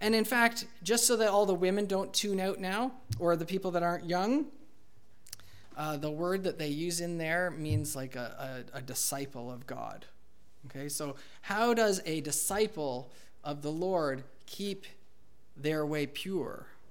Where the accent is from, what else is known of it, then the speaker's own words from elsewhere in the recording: Canada; Because being a Canadian is who I am first over being a student.